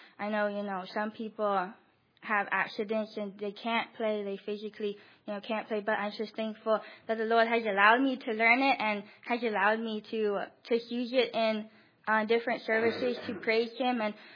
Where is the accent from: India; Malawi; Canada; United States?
Malawi; I grew up in Malawi, Africa.